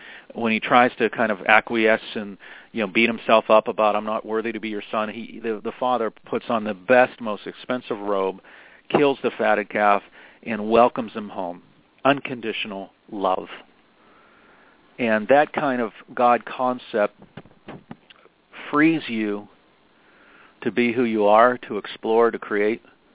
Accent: Pittsburgh, Pennsylvania, United States; I grew up in Pittsburgh playing guitar in the bars of Pittsburgh.

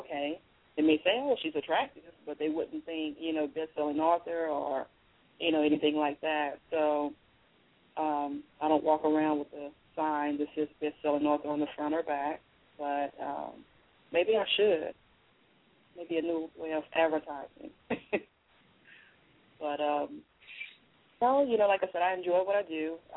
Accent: Texas, United States; Well, like I said, you know, born and raised in Texas. Pretty much all of my family is here

